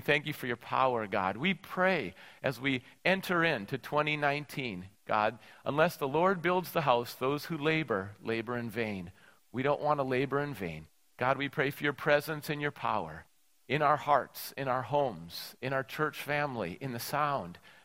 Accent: Minnesota, United States; I grew up in Minnesota, and my wife grew up in Minnesota. We had cold winters

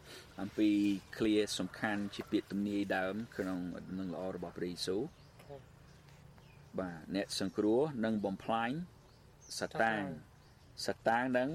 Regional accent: United States; ខ្ញុំមកពីអាមេរិក

